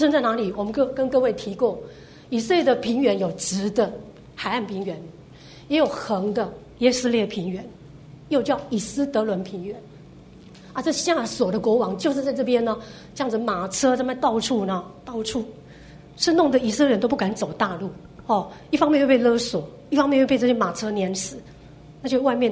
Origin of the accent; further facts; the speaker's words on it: Taiwan; 日本人很怕我们台湾人做官